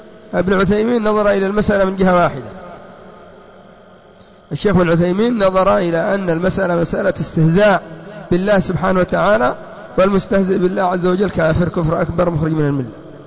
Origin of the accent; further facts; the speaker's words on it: Yemen; فمثلا عندنا في اليمن إذا قلنا الشيعة نريد بهم من دون الرافضة